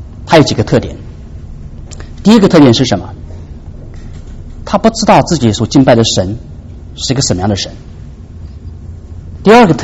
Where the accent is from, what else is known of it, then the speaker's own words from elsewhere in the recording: China; moved away; 我们在座的弟兄姐妹，在我们家乡从大陆来的时候都知道，中国人有一种迷信心态啊